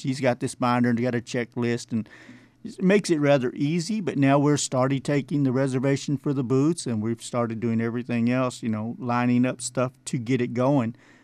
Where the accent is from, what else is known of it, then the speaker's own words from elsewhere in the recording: Pasadena, Texas, United States; And so if you know, my grandparents are Irish and I'm from Pasadena, that kind of makes me